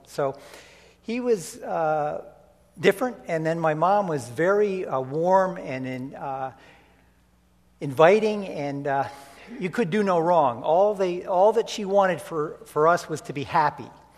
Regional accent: Sharon, Connecticut, United States; Okay, I grew up in Sharon, Connecticut, one of six kids, three brothers, two sisters.

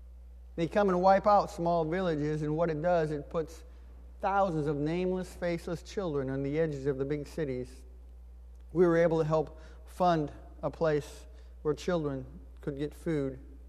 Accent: Indiana, United States; Now here comes the hard part. I'm from Indiana.

